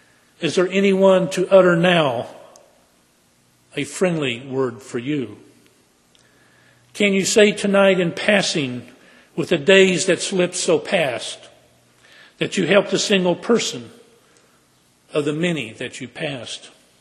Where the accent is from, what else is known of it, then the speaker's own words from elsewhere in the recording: Texas, United States; I remember a woman who was in my home church when I was growing up in Texas.